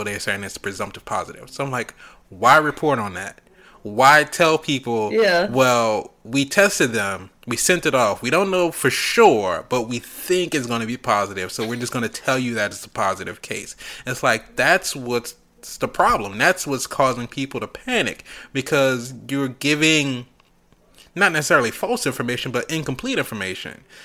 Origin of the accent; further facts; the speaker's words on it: California, United States; I'm coming from California to go to MSU